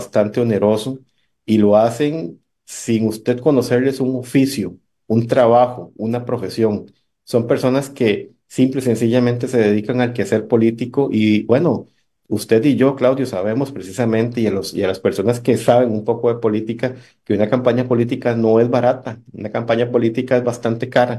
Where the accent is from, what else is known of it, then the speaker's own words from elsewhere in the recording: Costa Rica; Quisiera pensar como ciudadano costarricense